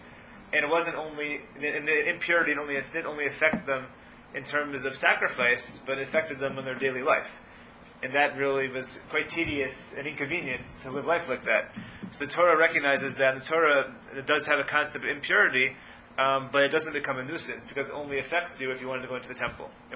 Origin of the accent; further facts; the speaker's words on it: the South, United States; You know, I grew up in the South.